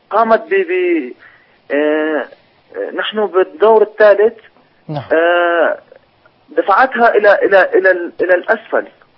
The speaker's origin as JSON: {"language": "Arabic", "country": "Syria", "said": "أنا من سوريا."}